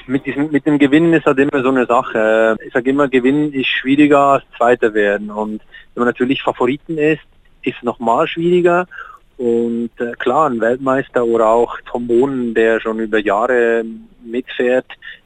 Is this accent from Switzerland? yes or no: yes; Switzerland; Ich bin auch Schweizer Sportler des Jahres geworden.